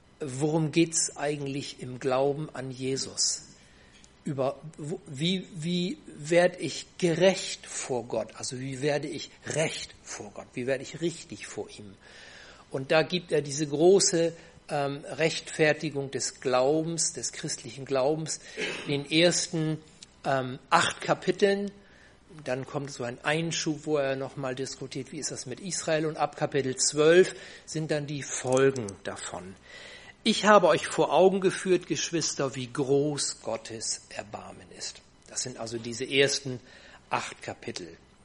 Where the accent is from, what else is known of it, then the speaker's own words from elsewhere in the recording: Bohmte, Lower Saxony, Germany; Wir sind aus Bohmtel, haben dort mit anderen Freunden zusammen Gemeinde gründen dürfen